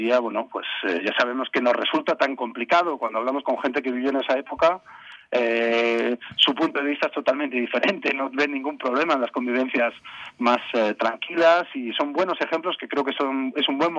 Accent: Madrid, Community of Madrid, Spain; born there; abuelos, bisabuelos, padres, hermanos, todos nacidos en Tánger. Con lo cual, conozco, yo soy el único no nacido en Tánger, yo nací aquí en Madrid

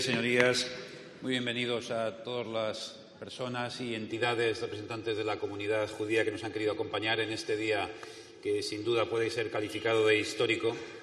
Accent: Spain

